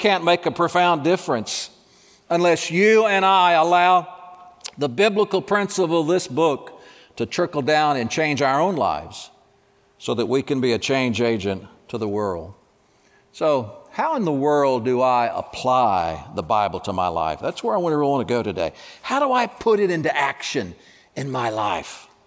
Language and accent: English; Alabama, United States; I grew up in the Deep South in Alabama, and my mother made sweet tea that was to die for.